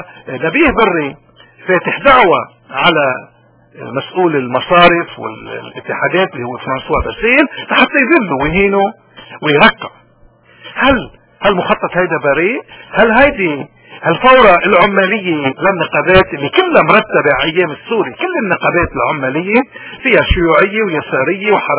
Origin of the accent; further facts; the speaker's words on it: Lebanon; اليوم احنا ضروري كلبنانيين عموما وكمسيحيين ودروس تخصيصا انه ننتبه لوين رايحين.